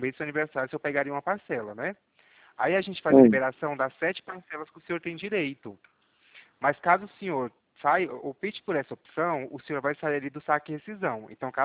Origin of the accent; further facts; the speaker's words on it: Goiânia, Goiás, Brazil; Eu sou aqui de Goiânia.